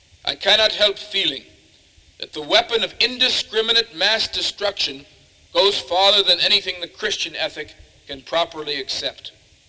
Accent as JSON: {"language": "English", "country": "United States", "said": "I regret, as an American and as a Christian"}